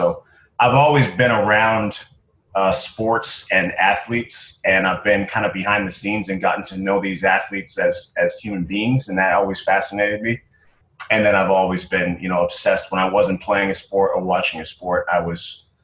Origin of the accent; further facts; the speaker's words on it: Boston, Massachusetts, United States; So I'm from Boston, so my dream was to come back and be like the local Boston, like Channel 4, 5, or 7 sportscaster.